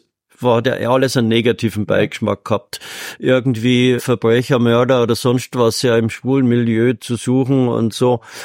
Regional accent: Uffing, Bavaria, Germany; Aber ich war natürlich hier am Ort so verwurzelt. Ich bin ein gebürtiger Uffinger, meine Eltern wohnen da, meine Geschwister waren da.

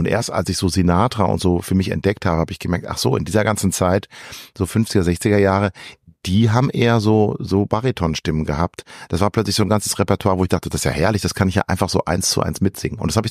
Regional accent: Ibbenbüren, North Rhine-Westphalia, Germany; habe ich mal 1,5, 2 Jahre in so einem Knabenchor gesungen in Ibbenbüren in meiner Heimatstadt

